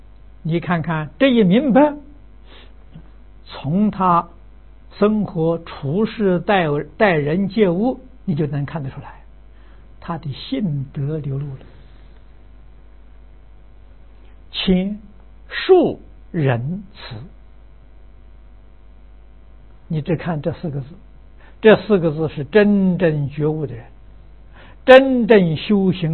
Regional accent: China; 我们中国人形容是凤毛麟角

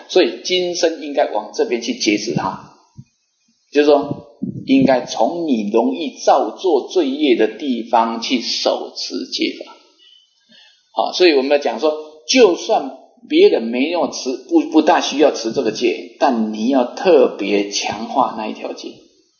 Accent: Taiwan; 我们台湾话叫临界价啊

